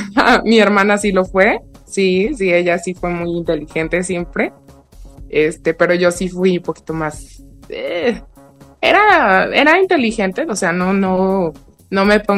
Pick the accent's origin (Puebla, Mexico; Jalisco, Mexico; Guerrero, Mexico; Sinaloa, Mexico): Jalisco, Mexico; Guadalajara; also born or lived in France; mexicana, tapatía, como dices, nací en Guadalajara, tengo 32 años, soy ama de casa, soy mamá de dos niños, de dos pequeñitos de 2 y 4 años, estoy casada, soy musulmana conversa